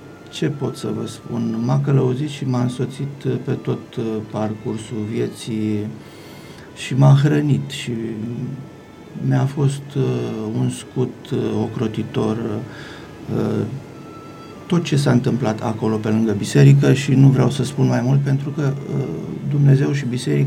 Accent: Valea Bună, Romania; că am constatat că satul meu are un trecut curat. Am fost surprins să aflu cu plăcere lucruri frumoase despre oamenii care au trăit acolo și cu atât mai mult cu cât tinerii flăcăii, ca să-l parafrazez pe autor, din Valea Bună n-au pregetat

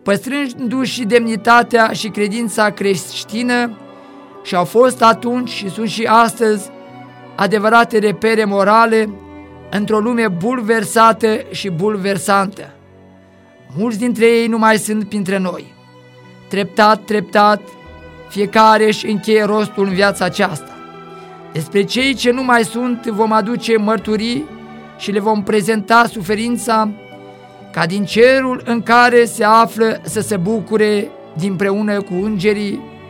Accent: Poroina Mare, Mehedinți County, Romania; În satul meu natal, în Poroina Mare, de unde au fost deportate multe familii

